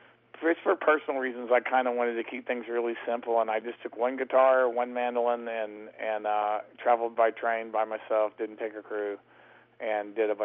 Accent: Texas, United States; But the blues is a fairly serious thing where I come from. I come from Texas

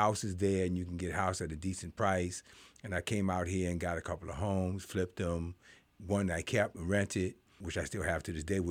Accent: New York City, New York, United States; now in Lehigh Valley, United States; I was born and raised in the Bronx, and I wanted to get my family out of the hood or out of the street.

